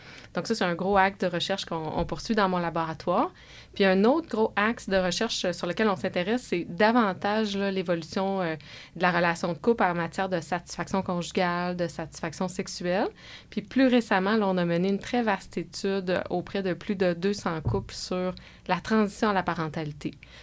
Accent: Quebec, Canada; Moi, je suis originaire du Lac-Saint-Jean.

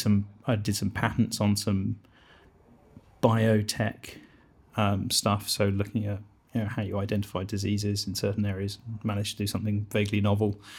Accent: Cambridge, East of England, United Kingdom; I grew up here in Cambridge, and I'd be writing to companies on the Science Park that I thought were interesting, asking for a job doing literally anything.

